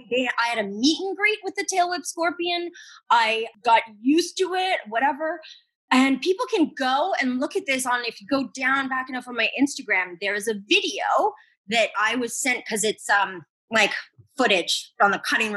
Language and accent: English; Canada; I'm from Canada, child actor, keep acting.